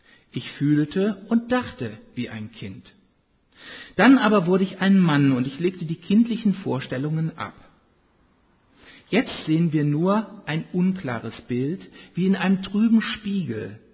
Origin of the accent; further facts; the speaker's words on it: North Rhine-Westphalia, Germany; Ich kenne das auch und wir rheinischen Kinder sind ja alle mal Idötzchen gewesen.